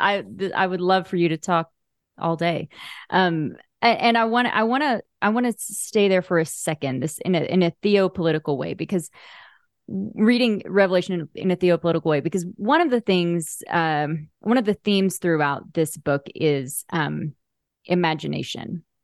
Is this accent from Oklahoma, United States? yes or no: yes; Oklahoma, United States; And I grew up in Oklahoma.